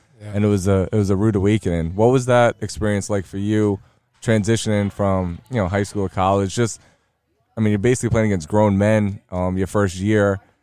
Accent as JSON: {"language": "English", "region": "New York", "country": "United States", "said": "I'm a freshman from Long Island."}